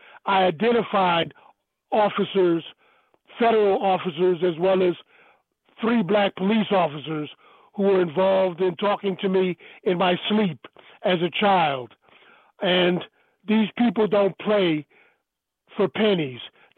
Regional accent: Washington, District of Columbia, United States; And I grew up there on Stanton Road in Southeast, and we had a pool that we could walk to in Stanton Dwellings.

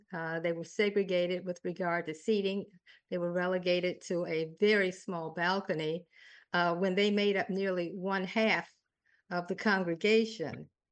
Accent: Washington, District of Columbia, United States; And I grew up in Northeast Washington. I'd like to let you know, not only were we Native Washingtonians, but we're at least four generations of federal workers within Washington.

